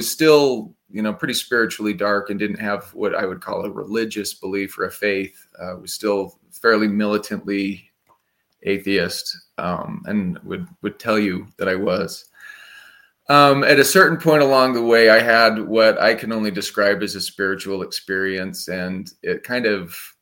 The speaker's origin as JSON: {"language": "English", "town": "Salt Lake City", "region": "Utah", "country": "United States", "tie": "born or raised there", "said": "I grew up in Salt Lake City, Utah."}